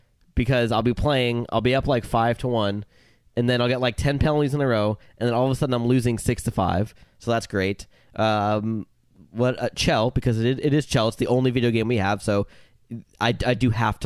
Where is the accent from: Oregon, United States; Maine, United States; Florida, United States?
Florida, United States; So childhood, we grew up in South Florida where there was a roller rink every couple miles.